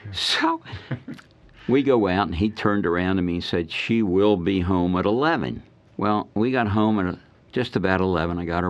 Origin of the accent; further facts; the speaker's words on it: Philadelphia, Pennsylvania, United States; I was from Philadelphia.